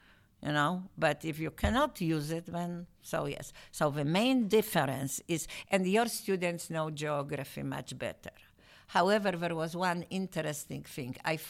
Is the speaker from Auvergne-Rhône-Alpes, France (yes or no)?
no; Strasbourg, Grand Est, France; English is a second language; I am from Strasbourg, as I said yesterday.